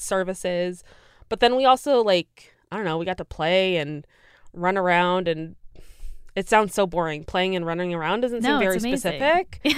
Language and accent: English; Chicago, Illinois, United States; now in Maryland, United States; like when we first moved to Maryland, so I'm originally from Chicago. When we first moved to Maryland, there was a scandal about whether or not we would bless gay marriages.